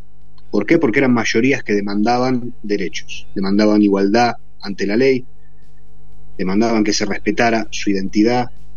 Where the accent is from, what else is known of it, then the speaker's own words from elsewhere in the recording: Argentina; nosotros como comunidad somos argentinos de origen armenio.